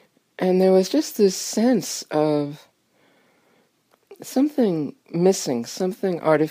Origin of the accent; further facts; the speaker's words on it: New York City, New York, United States; I grew up in New York City, and I knew from the beginning of my life that I hated living in cities. I always felt like somehow I'd just been born in the wrong place.